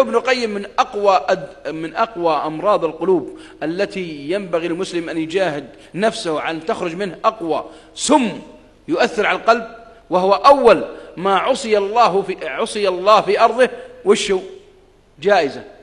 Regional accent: Saudi Arabia; في منطقة عندنا في السعودية، منطقة الحوية تعرفونها، منطقة باردة أيام الشتاء

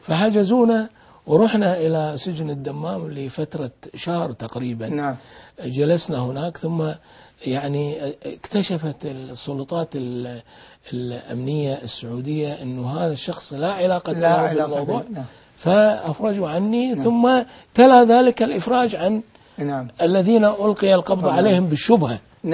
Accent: Kuwait; يعني الصيف اللي يصير عندنا بالكويت

